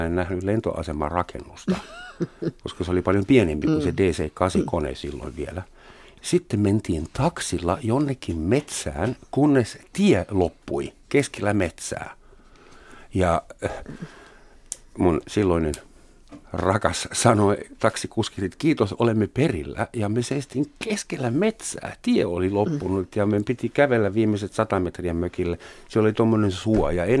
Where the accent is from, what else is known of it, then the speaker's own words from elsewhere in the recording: West Berlin, Berlin, Germany; moved away as an adult; now in Finland; Länsi-Berliinistä tulin Suomeen katsomaan sitä naista, johon olin yltäpäältä rakastunut. Hän oli kutsunut mut mökille. Minä tietysti pukeuduin viileästi länsi-berliiniläisenä